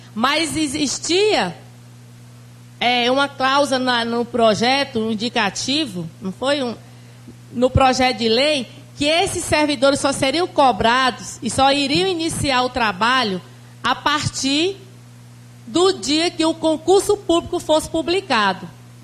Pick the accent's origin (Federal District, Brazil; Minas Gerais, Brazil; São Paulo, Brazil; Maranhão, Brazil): Maranhão, Brazil; São João dos Patos; desde a minha infância lá no Maranhão, São João dos Patos, hoje ainda continua os belíssimos desfiles das escolas no 7 de setembro.